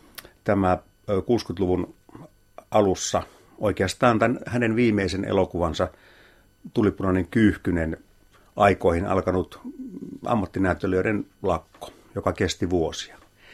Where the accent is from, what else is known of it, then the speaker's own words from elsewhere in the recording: Pieksämäki, South Savo, Finland; Satuin näkemään kotikaupungissani Pieksämäellä 60-luvulla.